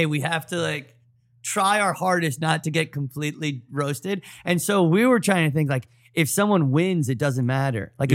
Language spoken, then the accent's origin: English; United States; And I love the idea, like I'm American. It was in America.